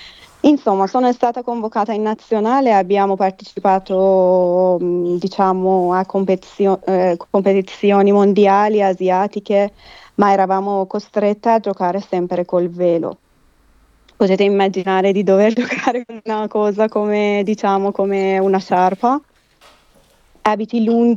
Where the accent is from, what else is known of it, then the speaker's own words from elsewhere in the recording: Iran; now in Italy; le donne nel mio paese, in Iran, vengono picchiate, imprigionate, stuprate, giustiziate, uccise